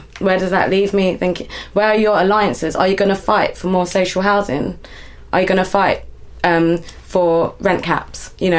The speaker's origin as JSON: {"language": "English", "region": "London", "country": "United Kingdom", "said": "like, as a Londoner for me, is extremely concerning."}